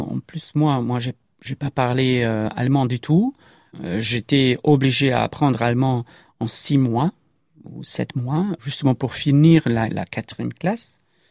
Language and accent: French; Zagreb, City of Zagreb, Croatia; born there; French is a second language; Je suis né en 1976 à Zagreb